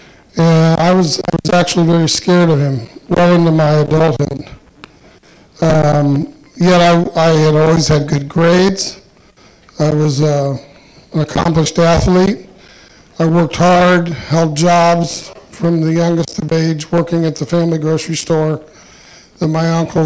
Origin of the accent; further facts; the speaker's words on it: Carmel, Indiana, United States; I'm 59 years old. I was born in 1957. I grew up in Carmel, Indiana, and I graduated from Carmel High School in 1976.